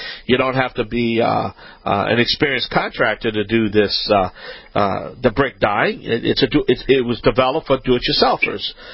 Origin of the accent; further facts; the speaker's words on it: Louisiana, United States; I'm a Cajun man from the Bayou Land, the originator.